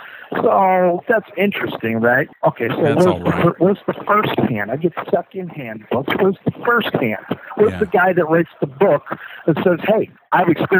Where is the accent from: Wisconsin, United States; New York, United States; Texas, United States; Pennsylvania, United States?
Wisconsin, United States; So I'm reading a book called Haunted Wisconsin, and I'm from Wisconsin